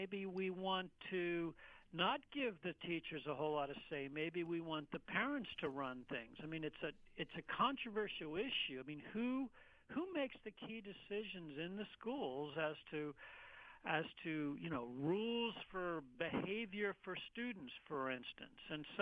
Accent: Wilmington, Delaware, United States; moved away as an adult; also born or lived in Western Canada; I grew up in Wilmington, Delaware. My father was a scientist for the DuPont Company. And then I went to college as far away as I possibly could.

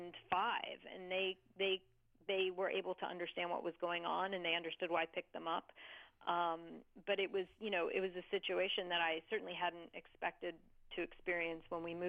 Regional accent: New York City, New York, United States; when I was in New York during 9/11, I'm a New Yorker, and I, you know, I knew the NYPD and I knew the fire department.

